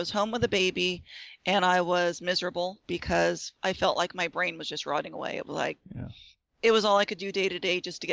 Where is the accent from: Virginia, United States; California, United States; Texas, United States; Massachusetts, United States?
California, United States; Hanford; I am a native-born Californian. I'm from Hanford, California, right in the smack dab middle of the state. And from my earliest memories, of course, I've known earthquakes.